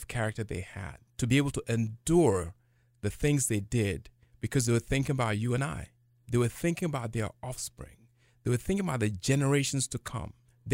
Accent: Ghana; I'm a descendant of enslaved people, though it doesn't sound because you mentioned I'm from Ghana.

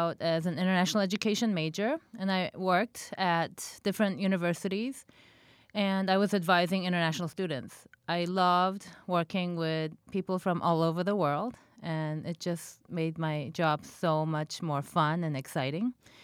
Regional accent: South Korea; English is a second language; now in United States; now living in the U.S. for a long time, I just felt like wherever I went, many people knew that I was from Korea

